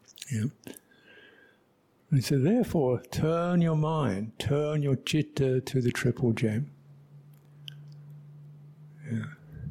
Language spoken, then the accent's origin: English; London, United Kingdom; Where I was brought up in London, triple gem was diamond ring, maybe.